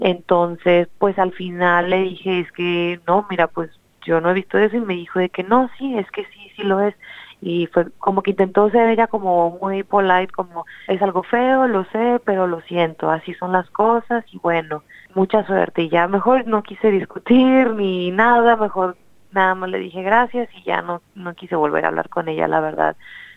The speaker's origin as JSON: {"language": "Spanish", "country": "Mexico", "said": "Mencioné que soy mexicana, que me gusta mucho cocinar comida tradicional mexicana"}